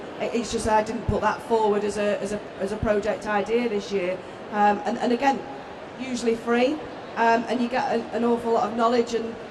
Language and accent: English; North West England, United Kingdom; I'm from Lancashire